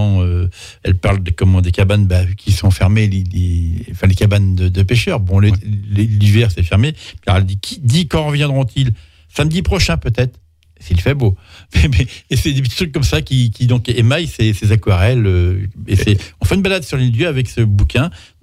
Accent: Nantes, Pays de la Loire, France; Quand j'étais gamin, j'étais à Nantes, j'allais souvent là, ça sentait bon.

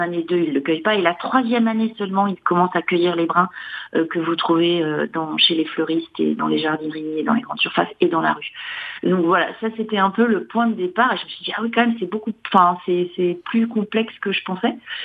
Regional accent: Nantes, Pays de la Loire, France; moi je suis nantaise

